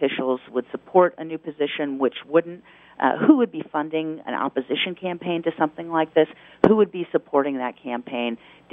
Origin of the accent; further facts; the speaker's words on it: Newtown, Connecticut, United States; now in Washington State, United States; now this tragedy in Newtown, Connecticut, my home state.